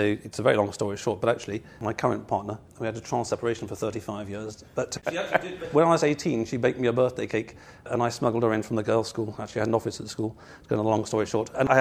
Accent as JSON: {"language": "English", "region": "England", "country": "United Kingdom", "said": "I've been focusing recently on sort of how it's actually quite hard being English these days and how it doesn't really exist."}